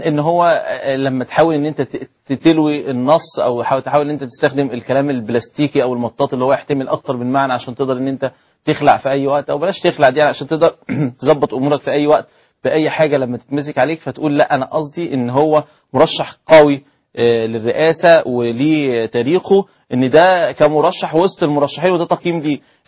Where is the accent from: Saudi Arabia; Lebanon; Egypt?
Egypt; وانا كواحد مصري كنت استحي ان انا اقول ان انا مصري